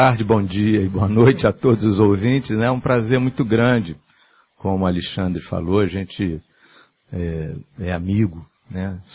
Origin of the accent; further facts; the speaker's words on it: Rio de Janeiro, Brazil; eu nasci há 64 anos atrás no Meier. E o Meier, como um subúrbio assim, importante, né, do Rio de Janeiro, tem as suas peculiaridades. Então eu nasci num subúrbio, nasci num local de bambas do samba, da música popular